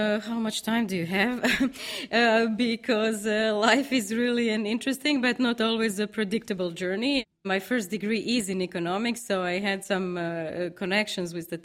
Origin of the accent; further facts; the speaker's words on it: Croatia; English is a second language; I come from Croatia, so I experienced a lot of historical turbulences and developments in that part of the world from my student days in the 90s